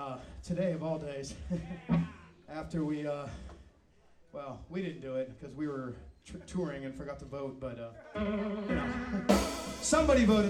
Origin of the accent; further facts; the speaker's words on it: Austin, Texas, United States; We're from Austin, Texas.